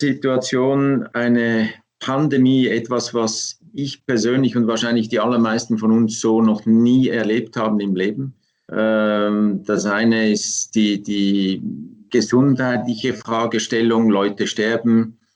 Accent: Switzerland; bei uns in der Schweiz

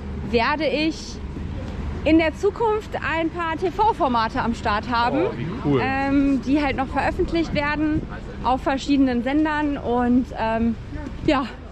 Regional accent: Dortmund, North Rhine-Westphalia, Germany; now in Dorsten, Germany; Also ich bin ja in Dortmund geboren. Essen, ne? Ja. Also ich komme aus Dortmund eigentlich und bin dann irgendwann nach Dorsten gezogen.

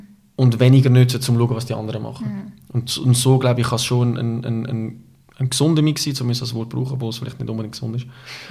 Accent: Switzerland

